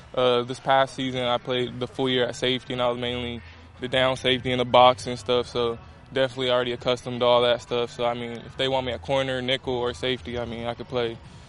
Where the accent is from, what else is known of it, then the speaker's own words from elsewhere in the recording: California, United States; It was definitely a lot faster than when I'm from Cali, so, you know, the humidity and all that kicks in too